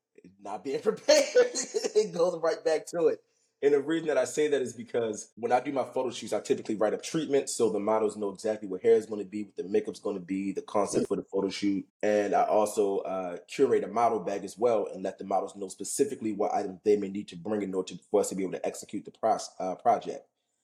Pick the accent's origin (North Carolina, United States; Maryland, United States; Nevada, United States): Maryland, United States; Baltimore; moved away as an adult; now in Atlanta, United States; I'm a photographer. I'm from Baltimore.